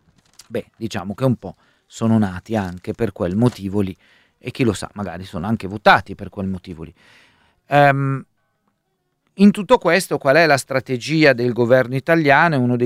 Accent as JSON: {"language": "Italian", "country": "France", "said": "Da francese ho sempre ammirato il vostro sistema"}